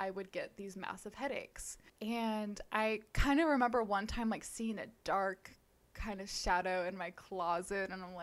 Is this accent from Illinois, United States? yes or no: no; Tucson, Arizona, United States; My family, okay, so I'm from Arizona. I'm from Tucson, which is really southern Arizona.